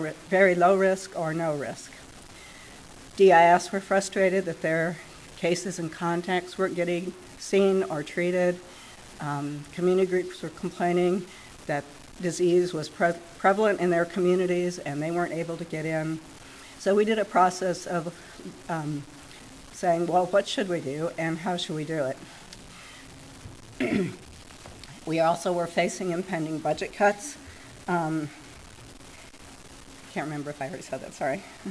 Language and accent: English; Portland, Oregon, United States; I'm from Portland, Oregon. Portland is one of the major cities in Multnomah County.